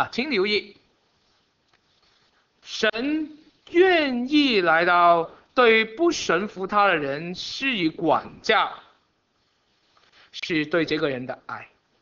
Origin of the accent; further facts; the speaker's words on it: Guangdong, China; 我们广东人说，别人告诉你的错处，就是把钱放在你的钱包里面